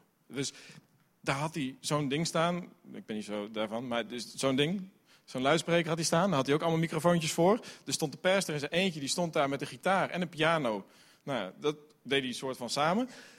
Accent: Middelburg, Zeeland, Netherlands; born there; Ik ben een Zeeuw. Middelburg geboren.

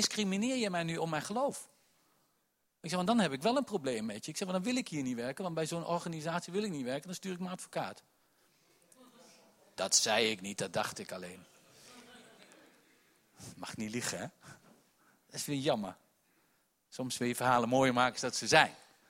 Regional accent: Gelderland, Netherlands; accent: Achterhoeks; Ik ben Achterhoeker. Als de geest van God komt, dan komt hij hier in het Achterhoeks. In elke stamtaal, in elke, dus ook in het Achterhoeks. Dus ik moet gewoon in het Achterhoeks blijven spreken, want het is voor mij het makkelijkst.

